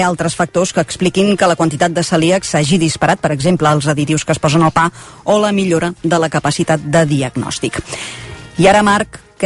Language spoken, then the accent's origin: Catalan; El Port de la Selva, Catalonia, Spain; jo sóc de Port de la Selva